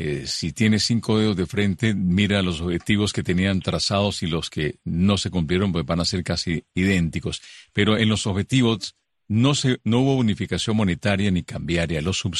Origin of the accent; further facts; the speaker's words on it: Cuba; yo como cubano